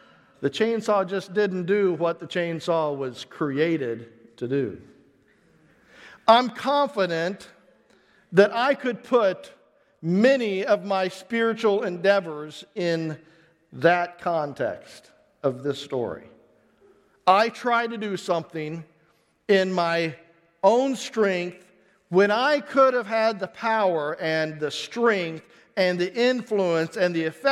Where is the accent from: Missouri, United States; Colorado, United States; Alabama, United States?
Missouri, United States; I'm a hillbilly from Missouri.